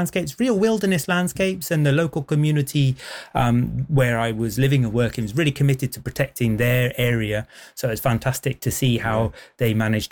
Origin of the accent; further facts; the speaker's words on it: South West England, United Kingdom; So I was growing up in the Teen Valley, so not far from here